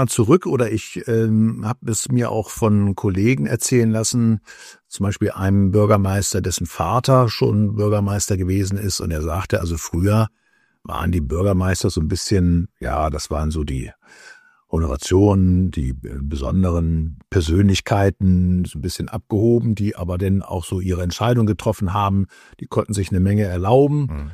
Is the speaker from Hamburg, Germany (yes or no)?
yes; Hamburg, Germany; Also ich bin ja in Hamburg groß geworden als Sohn einer hanseatischen Kaufmannsfamilie.